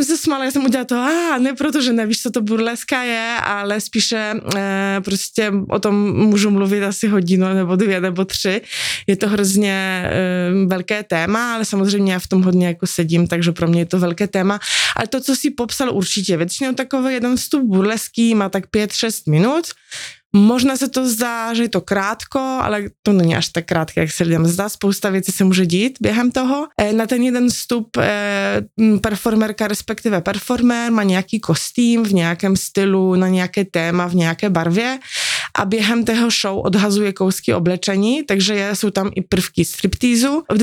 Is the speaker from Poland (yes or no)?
yes; Poland; Czech is a second language; Kdesi dávno som učila polštinu, pretože pocházím z Polska.